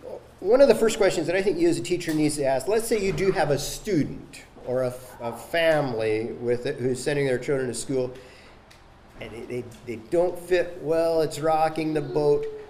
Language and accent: English; California, United States; I'm from California, so that's kind of a sensitive subject with me.